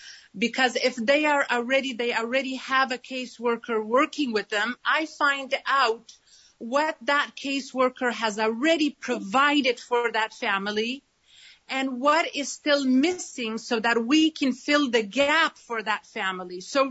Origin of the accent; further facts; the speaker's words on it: Afghanistan; now in Seattle, United States; I am IWCC Refugee Support Coordinator. I am Afghan American. I am also a refugee. I came to Seattle with my mother during the Soviet invasion of Afghanistan.